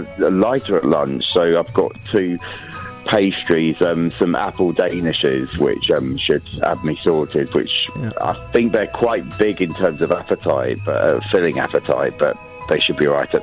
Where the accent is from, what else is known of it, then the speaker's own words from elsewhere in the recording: Broadstairs, South East England, United Kingdom; I'm from Broadstairs.